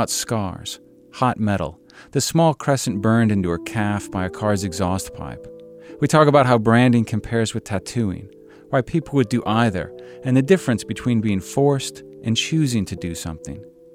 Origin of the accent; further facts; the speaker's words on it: North Carolina, United States; And growing up near Old Salem and growing up in the South, we come into this life with all of this history and legacy behind us.